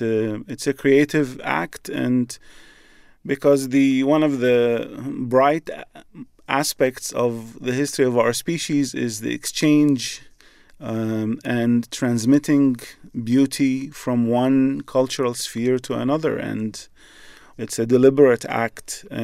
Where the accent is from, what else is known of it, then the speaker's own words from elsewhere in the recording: Baghdad, Baghdad Governorate, Iraq; now in New York City, United States; I am from Baghdad, Iraq, and I was born to an Iraqi father and an American mother, and I lived there until 1991.